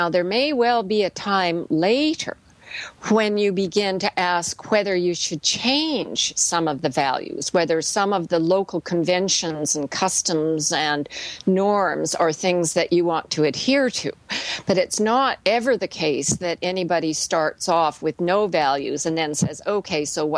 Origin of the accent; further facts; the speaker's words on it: Canada; now in United States; for me as a Canadian coming to America